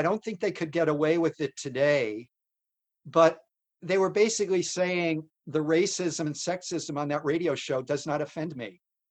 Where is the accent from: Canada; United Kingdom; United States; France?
United States; Detroit, Michigan; I grew up in Detroit.